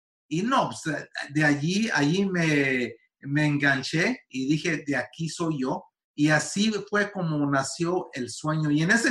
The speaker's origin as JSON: {"language": "Spanish", "region": "California", "country": "United States", "tie": "born there", "said": "la única razón que nací yo aquí en Estados Unidos, en California, fue porque nací en tiempos de las cosechas"}